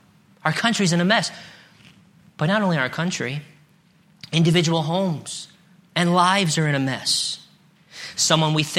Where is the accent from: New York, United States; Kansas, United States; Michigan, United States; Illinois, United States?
Illinois, United States; I'm from Illinois. I grew up in Illinois, lived in Illinois my whole life. Illinois is a very, very corrupt state.